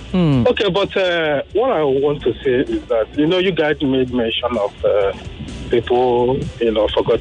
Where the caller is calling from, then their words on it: Ireland; I'm calling you from Ireland.